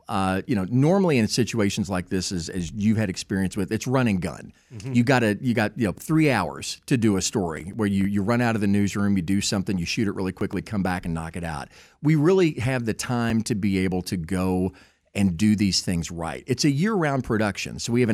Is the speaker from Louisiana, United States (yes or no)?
no; Louisville, Kentucky, United States; I grew up in Louisville in the 70s